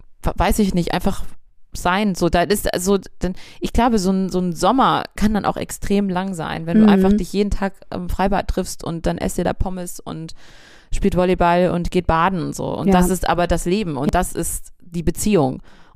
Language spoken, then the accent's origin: German; Dresden, Saxony, Germany; Viele von denen oder einige von denen sind da geblieben, also in Dresden, wo ich herkomme